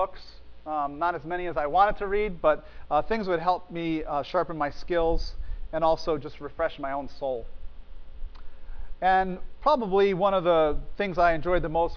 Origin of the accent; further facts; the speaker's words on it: Wallingford, Connecticut, United States; now in Massachusetts, United States; I got to go to church in my hometown one Sunday, Wallingford, Connecticut. And about the time I moved here to Massachusetts